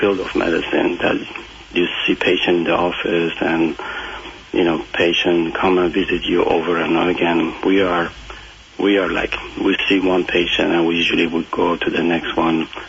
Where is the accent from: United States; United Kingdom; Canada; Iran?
Iran; life was not bad. I mean, it was a very civilized, industrial country in the beginning, and very educated people with good education.